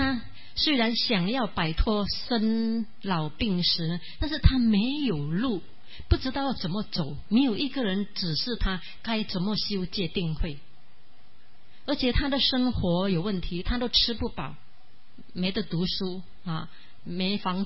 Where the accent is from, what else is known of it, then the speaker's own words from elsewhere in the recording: Malaysia; 因为他知道我们是马来西亚的人，马来西亚来的人嘛